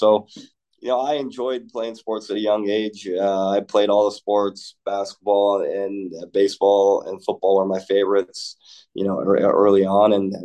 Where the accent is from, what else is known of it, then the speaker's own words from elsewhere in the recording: Montesano, Washington, United States; I grew up in Montesano, Washington, which is a coast, small little town, about 45 minutes southwest of Olympia.